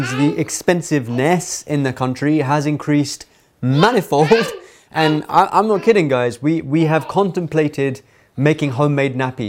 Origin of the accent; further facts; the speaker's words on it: United Kingdom; now in Iran; I'm a British national, so there's no British embassy here either.